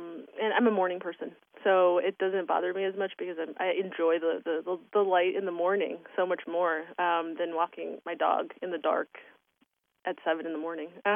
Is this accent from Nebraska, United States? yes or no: no; Miami, Florida, United States; Oh, I grew up in Miami. And I am the daughter of Colombian and German immigrants.